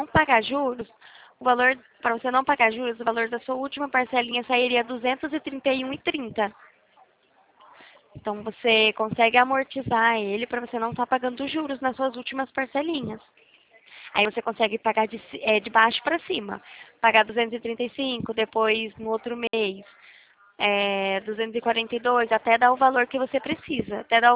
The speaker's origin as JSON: {"language": "Portuguese", "region": "São Paulo", "country": "Brazil", "said": "Eu sou de São Paulo."}